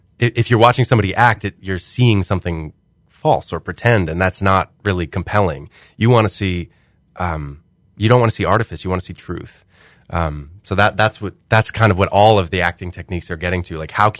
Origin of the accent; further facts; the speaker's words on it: Galesburg, Illinois, United States; also born or lived in Connecticut; I grew up in theater in Connecticut when I was a child, and then here in Galesburg when I was in high school.